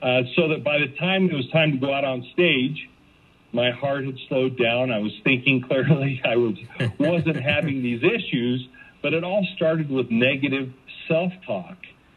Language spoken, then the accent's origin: English; Kalispell, Montana, United States; I grew up in Montana, is where I was born and raised, a town called Kalispell, Montana, just outside of Glacier National Park.